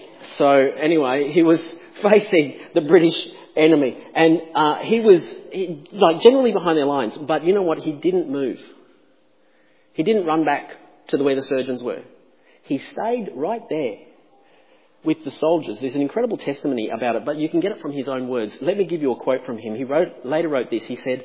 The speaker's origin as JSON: {"language": "English", "country": "Australia", "tie": "born or raised there", "lives_now": "United States", "said": "I grew up in Australia, and so I am the naive Australian."}